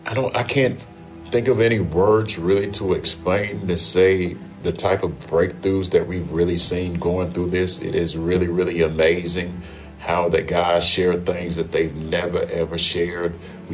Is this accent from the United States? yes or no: yes; Shreveport, Louisiana, United States; I grew up in Shreveport, northern Louisiana. Yeah, I was 34 years old and went to Angola.